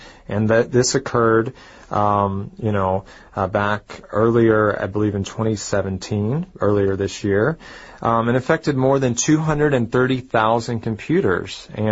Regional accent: United States; I remember back in my hometown in the United States, the school system

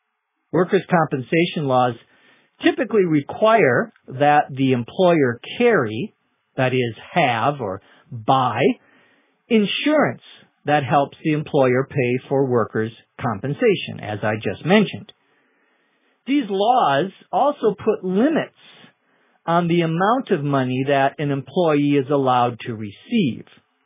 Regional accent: Minnesota, United States; which is just next to my home state of Minnesota in the north central part of the U.S., what we call the upper Midwest.

